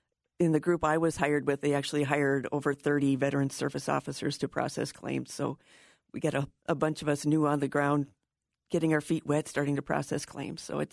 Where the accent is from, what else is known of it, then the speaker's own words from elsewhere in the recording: Hibbing, Minnesota, United States; also born or lived in Chisholm; I grew up in both Hibbing and Chisholm, going to school in both schools as I grew up.